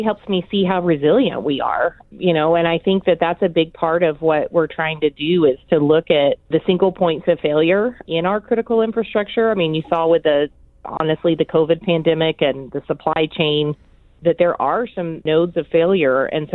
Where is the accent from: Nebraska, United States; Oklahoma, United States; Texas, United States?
Oklahoma, United States; I'm from Oklahoma, and our school trip went up there to go see it about a week after it happened.